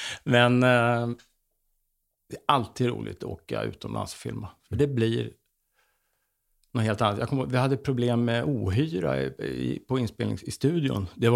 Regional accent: Sweden; Det är ingen som ser att jag är svensk.

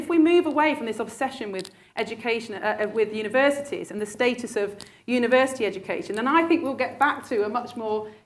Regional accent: Sheffield, Yorkshire and the Humber, United Kingdom; Well, I was born and brought up in Sheffield. I grew up in the 80s and 90s.

